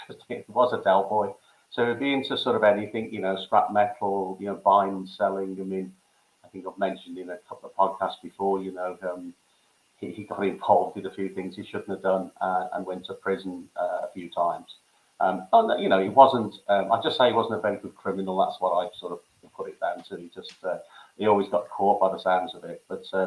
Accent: Birmingham, West Midlands, United Kingdom; born there; I was originally born right in Birmingham.

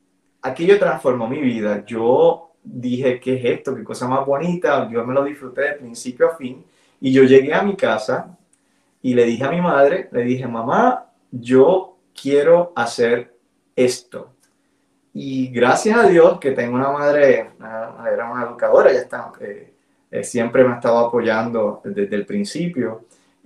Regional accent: Vega Baja, Puerto Rico; en mi pueblo donde yo crecí, que es Vega Baja, en el norte de Puerto Rico

